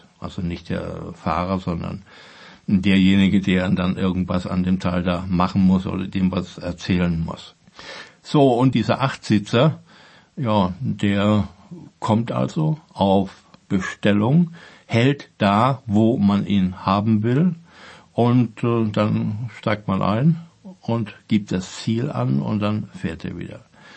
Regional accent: Germany; Gut, wir sind natürlich, vor allen Dingen als Deutsche, muss es erstmal ganz genau sein

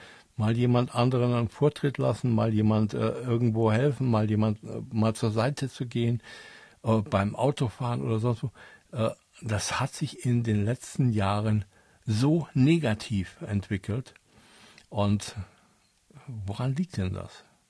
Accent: Germany; Sind wir Deutsche wirklich so hässliche, aggressive, bösartige Menschen? Eigentlich nicht.

